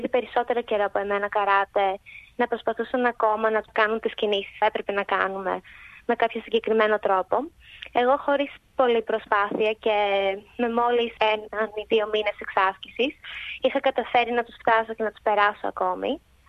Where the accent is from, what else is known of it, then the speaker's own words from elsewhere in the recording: Chalkida, Central Greece, Greece; moved away as an adult; now in Australia; Η καταγωγή μου είναι από την Εύβοια και συγκεκριμένα από τη Χαλκίδα.